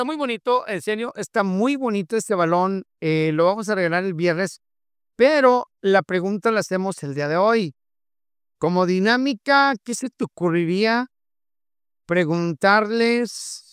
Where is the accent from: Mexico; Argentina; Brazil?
Mexico; como mexicanos nacemos con un balón, una pelotita en el brazo, bajo del brazo.